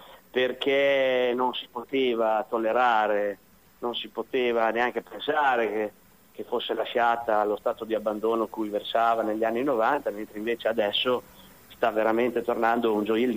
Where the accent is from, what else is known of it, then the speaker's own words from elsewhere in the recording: Bazzano, Emilia-Romagna, Italy; Io sono, come molti di voi sanno, sono di Bazzano, quindi collina